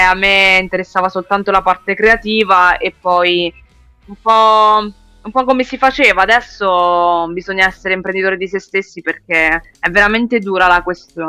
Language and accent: Italian; Pescina, Abruzzo, Italy; Marsica, sì, Marsica. Pescina precisamente, quindi proprio il mio paese dove ho sempre vissuto.